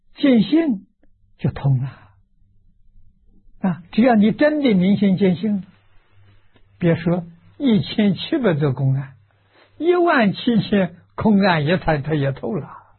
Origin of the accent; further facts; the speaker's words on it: China; 我们中国人常讲啊，“舍在寒窗，一举成名”啊。